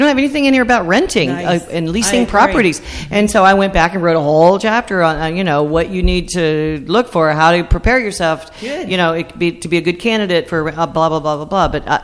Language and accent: English; Arkansas, United States; now in New Jersey, United States; I come from Arkansas originally, where things really many times are not inspected.